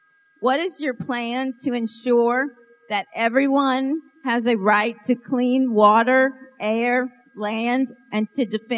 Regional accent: Louisiana, United States; I come from Southeast Louisiana, where we have one of the fastest eroding coastlines in the world.

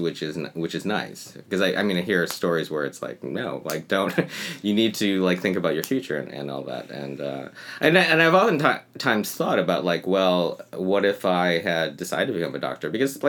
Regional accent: Buffalo, New York, United States; Because I was like I was born in Buffalo. I was like the first, the first generation of being in America.

